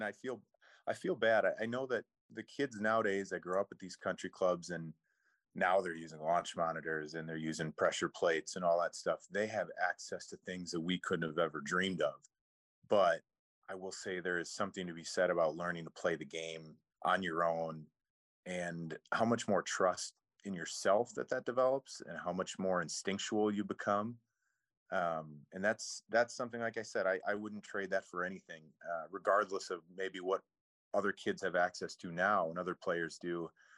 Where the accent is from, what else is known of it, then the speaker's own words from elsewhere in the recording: Blue Earth, Minnesota, United States; And so growing up in Blue Earth, you know, one of the best parts about it is the small town is that you played at a 9-hole course.